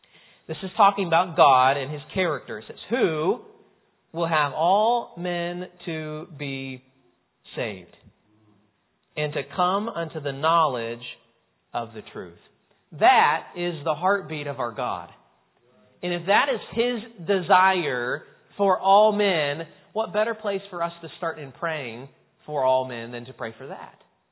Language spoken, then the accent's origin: English; Franklin, Indiana, United States; I live in Franklin, Indiana. I know you've all heard of it. It's about 30 minutes south of Indianapolis. You probably know that one. And grew up there